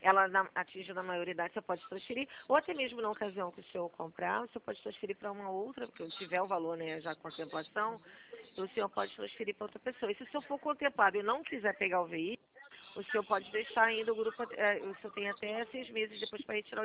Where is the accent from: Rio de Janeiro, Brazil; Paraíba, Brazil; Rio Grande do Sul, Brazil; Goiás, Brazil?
Rio de Janeiro, Brazil; Sou do Rio.